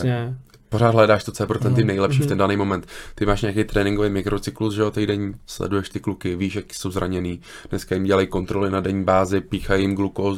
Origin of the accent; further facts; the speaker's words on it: Plzeň, Plzeň Region, Czechia; born there; Pouze rodištěm Plzeňák.